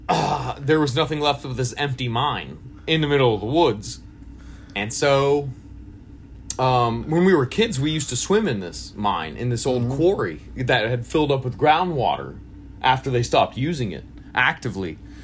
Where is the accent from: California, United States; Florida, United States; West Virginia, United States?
Florida, United States; Florida. About an hour north of Tampa. If you've ever been a vacationer, then manatees. I come from the one place in the country you can see manatees.